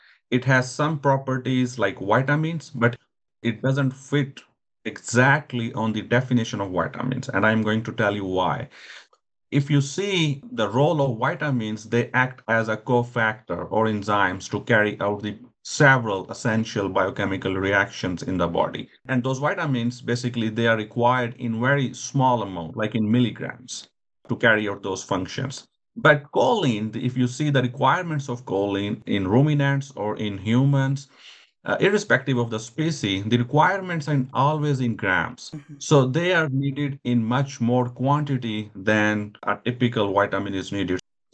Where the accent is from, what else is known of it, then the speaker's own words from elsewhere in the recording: Pakistan; and I am from Pakistan.